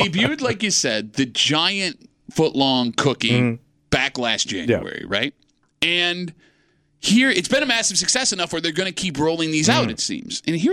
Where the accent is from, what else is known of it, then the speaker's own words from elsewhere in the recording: Ireland; And I'm Irish. We hate spicy stuff, right?